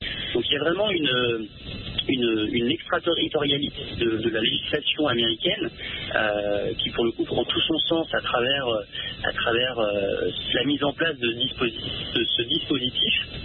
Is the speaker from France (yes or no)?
yes; France; Nous, on est des Français avant tout et uniquement. Donc, on était fiers de cette petite nationalité américaine qui s'apparentait plus à l'anecdote.